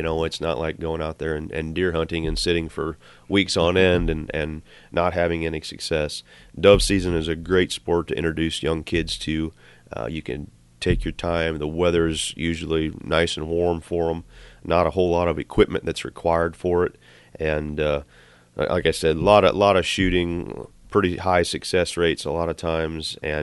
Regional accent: Illinois, United States; now in Iowa, United States; You know, I grew up in Illinois, so I grew up hunting doves

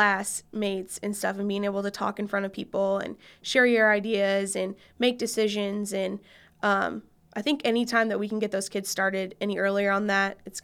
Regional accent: United States; I grew up in Marion County

